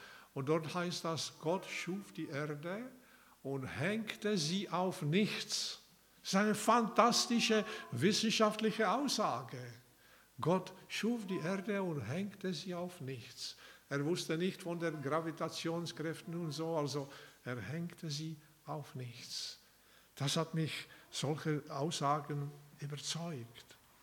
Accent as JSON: {"language": "German", "country": "Czechia", "said": "Mindestens bei uns zu Hause in Tschechien, da werde ich schon am zweiten Tag, glaube ich."}